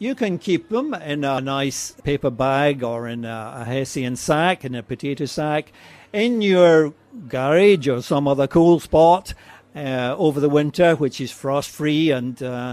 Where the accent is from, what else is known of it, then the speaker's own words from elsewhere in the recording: Glasgow, Scotland, United Kingdom; moved away; I should say Scottish, of course, but yeah, I came from Scotland originally, and I've been around various places since.